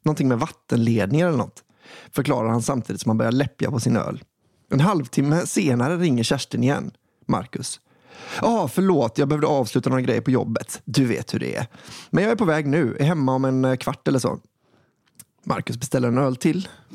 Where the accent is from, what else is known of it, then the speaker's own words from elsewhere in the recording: Stockholm, Stockholm County, Sweden; Vi kommer från Sveriges baksida, ibland kallad Nordens Venedig. Och numera hem till glamorösa Avicii Arena.